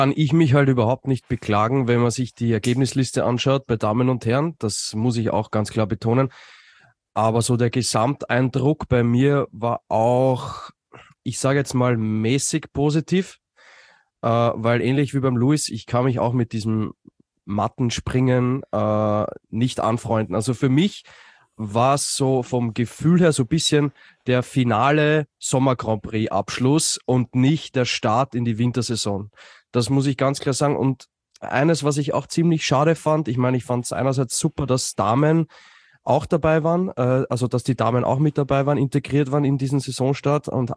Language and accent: German; Austria; Und ich kann als Österreicher nur sagen, ich habe 4-mal Wiener Schnitzel serviert bekommen an dem Wochenende in Wiesbaden.